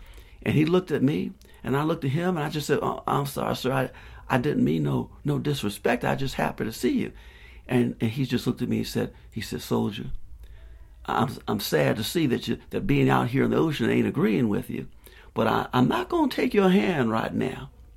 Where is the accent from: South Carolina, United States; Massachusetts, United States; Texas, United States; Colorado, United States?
South Carolina, United States; I'm from South Carolina. And in South Carolina, you don't have very many opportunities to get on a big ship like